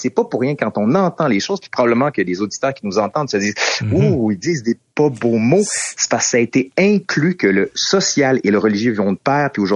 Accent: Quebec City, Quebec, Canada; accent: Quebec City; Moi, j'ai un accent de la ville de Québec, je l'assume

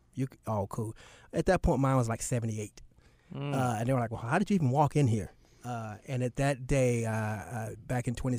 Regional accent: Charlotte, North Carolina, United States; also born or lived in Newark, United States; Most people think I was born and raised in Charlotte. My dad was in the Navy.

